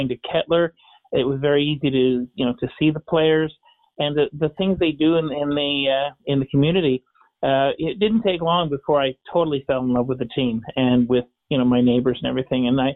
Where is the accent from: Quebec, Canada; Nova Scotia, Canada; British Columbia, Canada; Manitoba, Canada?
Quebec, Canada; Montreal; moved away as an adult; now in Washington, United States; I moved to D.C., in 2010, I grew up in Montreal. I watched the Montreal Canadiens win 10 of their Stanley Cups firsthand.